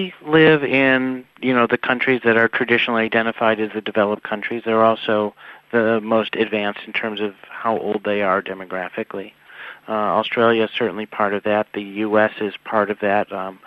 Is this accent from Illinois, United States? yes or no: yes; Chicago, Illinois, United States; So I'm from Chicago. Chicago is a famously racially divided city.